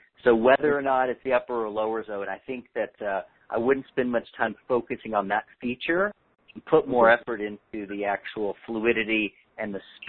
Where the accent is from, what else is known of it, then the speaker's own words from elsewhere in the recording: India; accent: Indian; I'm going to do the rest of the seminar with my Indian accent so you can understand me perfectly.